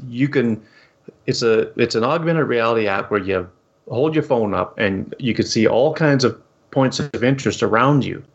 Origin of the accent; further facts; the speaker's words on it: Canada; this is being developed right in my hometown here, a little wee place up in Canada.